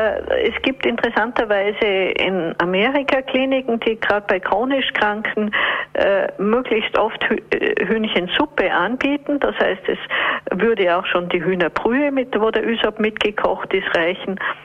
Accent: Bavaria, Germany; Kartoffelkeller hat das bei uns in Bayern geheißen.

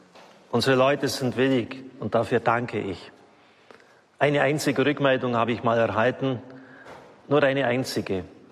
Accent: Baden-Württemberg, Germany; Ich bin ein Schwabe.

